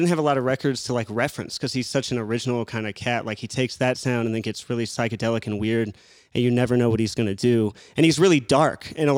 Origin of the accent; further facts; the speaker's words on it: Cheyenne, Wyoming, United States; now in Denver, United States; I've been playing with Denver musicians since before I lived here, of course, growing up in Cheyenne.